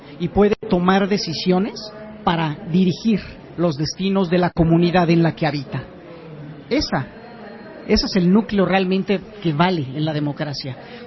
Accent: Mexico; como mexicanos nos encanta decir, es que la democracia mexicana es muy cara

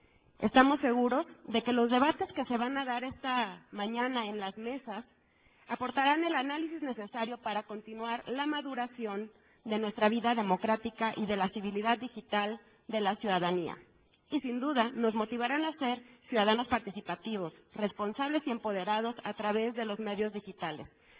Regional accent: Mexico; porque al fin y al cabo soy una mexicana y una ciudadana votante

